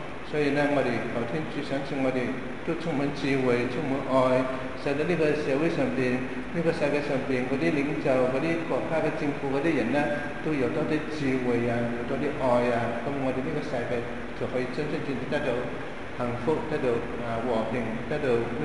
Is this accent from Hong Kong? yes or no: yes; Hong Kong; 我哋香港人真係唔錯